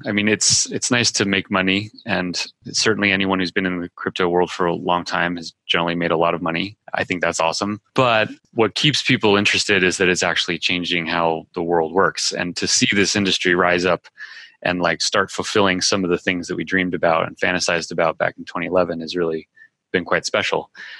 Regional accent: Colorado, United States; You know, I'm from Colorado. Okay. Yeah, so I'm from Colorado in the mountains, and I love it.

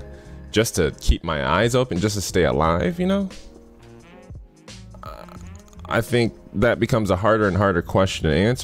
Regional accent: Illinois, United States; born there; moving out here to Arizona. I was born in Illinois.

